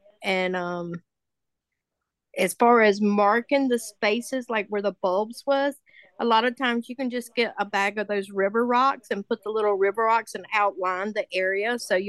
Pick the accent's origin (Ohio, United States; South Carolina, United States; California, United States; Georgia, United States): South Carolina, United States; I'm the lady from South Carolina.